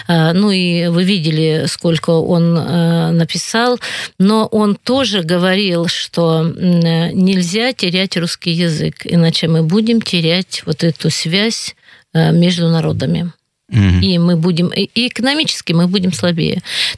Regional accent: Kursk, Kursk Oblast, Russia; я из Курска, поэтому говорю

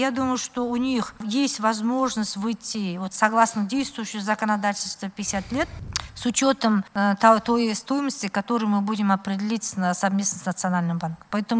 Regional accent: Kazakhstan; born there; Я же ведь родилась в Казахстане, живу в Казахстане.

